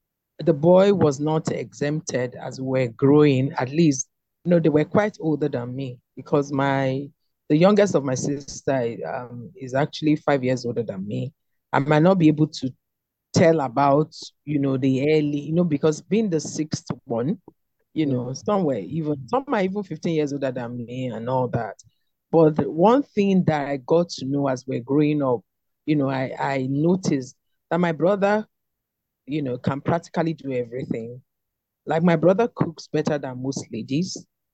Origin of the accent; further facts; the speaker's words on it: Lagos, Nigeria; I was born and raised in Lagos